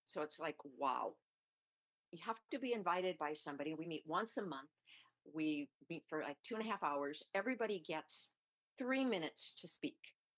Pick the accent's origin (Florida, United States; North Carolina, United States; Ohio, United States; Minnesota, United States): Minnesota, United States; Stillwater